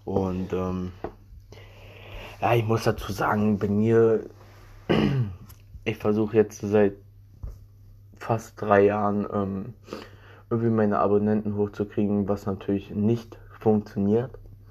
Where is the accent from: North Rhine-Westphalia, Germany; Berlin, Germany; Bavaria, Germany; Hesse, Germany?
Berlin, Germany; Und er ist Berliner, ich bin Berliner und 030 ist ja so die Vorwahl von Berlin.